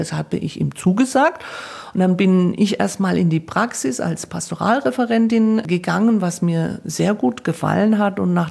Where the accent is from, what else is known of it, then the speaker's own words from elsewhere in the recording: Coburg, Bavaria, Germany; ich komme ja gebürtig aus Coburg, also Erzbistum Bamberg